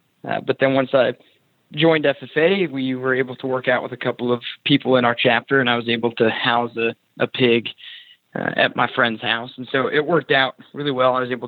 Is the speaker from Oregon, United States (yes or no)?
yes; Bend, Oregon, United States; I grew up in Bend, Oregon. So it's a town of about 100,000 people, Central Oregon. If you're looking at a map of the state, it'll say Oregon across the state. I'm from in between the R and the E.